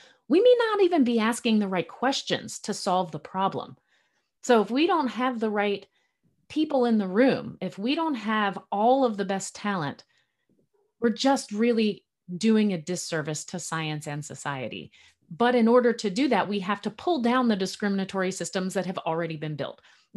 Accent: United States; I come from the United States.

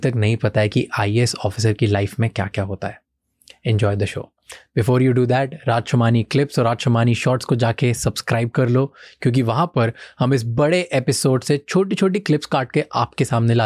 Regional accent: Madhya Pradesh, India; मध्य प्रदेश मैं जहाँ से आता हूँ वहाँ पे बहुत सारे और भी सीनियर लीडर्स हैं

